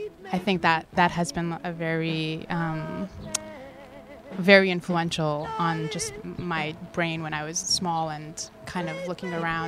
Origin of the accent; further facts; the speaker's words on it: New York City, New York, United States; And then also growing up in Queens, going to school in Forest Hills. I went to Forest Hills High School